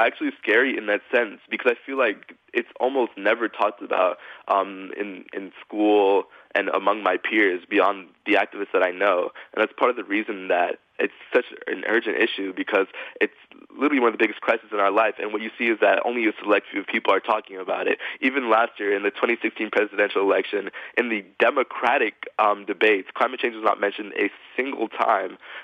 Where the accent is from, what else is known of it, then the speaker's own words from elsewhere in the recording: St. Thomas, U.S. Virgin Islands; moved away; And so I'm an immigrant from St. Thomas, actually, a small island in the Caribbean.